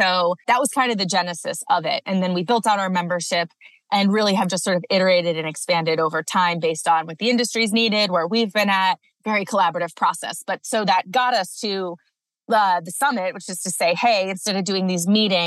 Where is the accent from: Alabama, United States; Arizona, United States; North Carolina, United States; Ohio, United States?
Ohio, United States; Cleveland; moved away as an adult; now in Colorado, United States; I grew up in Cleveland. So as a Midwesterner, I loved working in the garden and being outside and growing up on the lake.